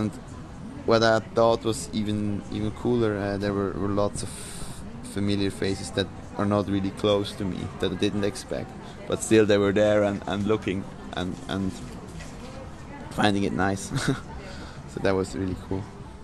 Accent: Switzerland; English is a second language; Yeah, it's my home country, but especially it's the country where my friends are hanging out.

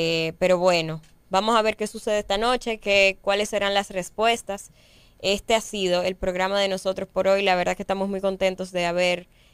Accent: Dominican Republic; como dominicanos estamos viendo cada vez un discurso de rendición de cuentas mejor elaborado a años anteriores.

